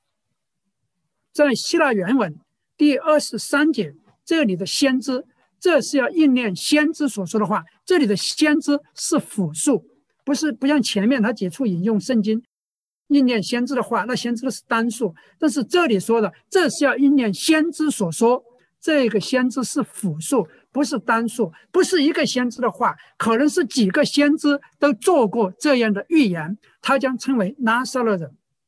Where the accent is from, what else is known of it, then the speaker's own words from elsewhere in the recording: China; also born or lived in Chongqing / Beijing / United States; now in Canada; 让我走出那个山村，到重庆、北京、美国，现在在加拿大。